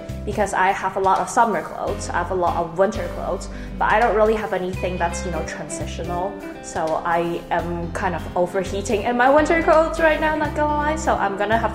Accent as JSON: {"language": "English", "country": "Canada", "said": "I'm from Canada."}